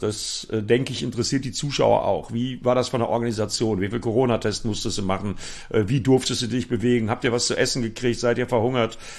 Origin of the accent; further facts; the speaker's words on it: Bremen, Germany; Aber was soll ich als Bremer denn dazu sagen?